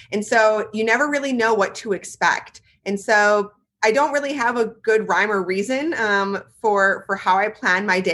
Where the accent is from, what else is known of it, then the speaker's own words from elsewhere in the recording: Midwest, United States; I grew up in the Midwest.